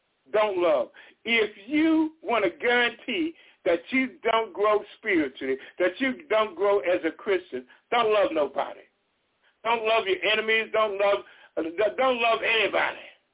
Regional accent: Missouri, United States; I'm from Missouri. You got to show me.

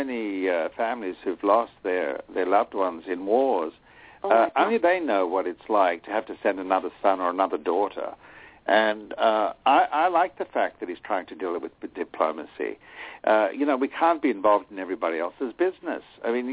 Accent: Australia; moved away; because I grew up in Australia, and I grew up with racial issues.

